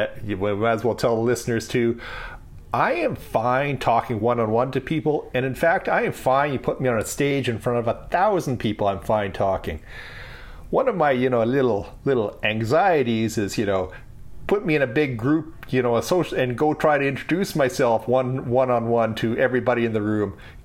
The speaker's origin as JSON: {"language": "English", "country": "Canada", "said": "hi, I'm from Canada."}